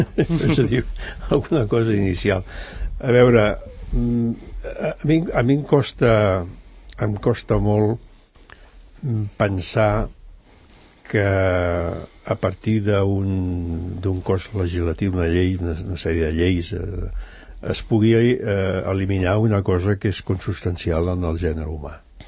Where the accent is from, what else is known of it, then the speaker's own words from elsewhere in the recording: Barcelona, Catalonia, Spain; Jo quan era petit recordo, doncs, a Barcelona jo tenia 14 anys